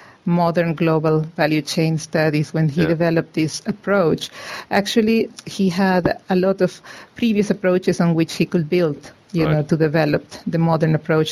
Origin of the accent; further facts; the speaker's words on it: Venezuela; And I come originally from Venezuela, so I'm very interested in, you know, developing country issues.